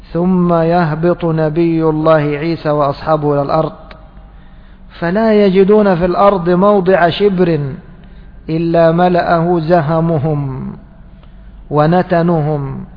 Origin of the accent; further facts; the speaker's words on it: Egypt; كذلك إحنا كمصريين دوما نكسر أول الأفعال